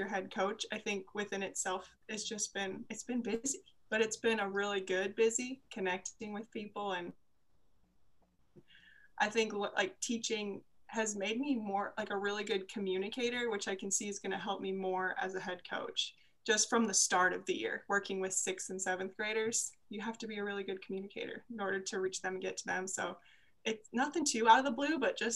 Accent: Cedar Rapids, Iowa, United States; So I grew up in Cedar Rapids, Iowa, so just a couple hours away here from Des Moines.

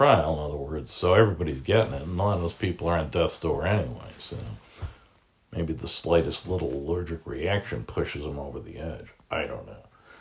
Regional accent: Chicago, Illinois, United States; Chicago guy ran for president, I didn't vote for him. So I figured this time I'd, you know, go with my hometown guy, my homie.

